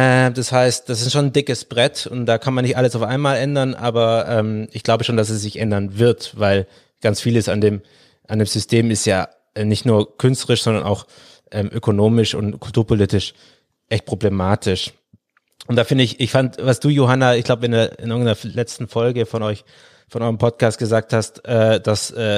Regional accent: Baden-Württemberg, Germany; ich bin kein Schwabe an sich. Aber das ist komplizierte Story. Aber ich bin im Schwäbischen aufgewachsen

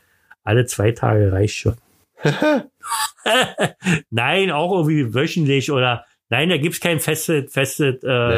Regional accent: Berlin, Germany; Ich bin Berliner

